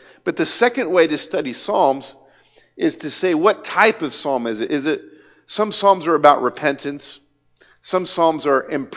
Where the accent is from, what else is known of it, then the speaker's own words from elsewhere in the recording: Kansas City, Kansas, United States; also born or lived in Cambodia; now in India; But then I was raised in Kansas City, so I'm a Kansas boy. But for the last 17 years, I've been living over in Asia.